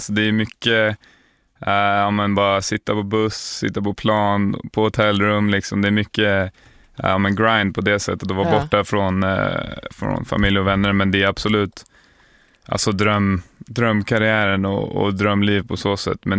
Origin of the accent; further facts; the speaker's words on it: Sweden; jag är ju svensk, det måste man väl vara.